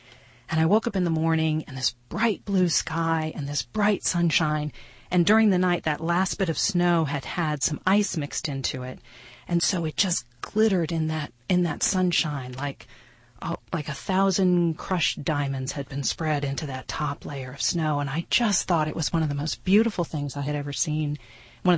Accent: Springfield, Virginia, United States; I was 16 years old, and I went on a journey. I went from my hometown of Springfield, Virginia, up to Exeter, New Hampshire

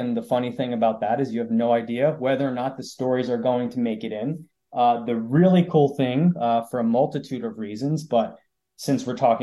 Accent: New York, United States; one of the things that you should know about my hometown, Staten Island, New York, it is the culture is very Italian and also Irish

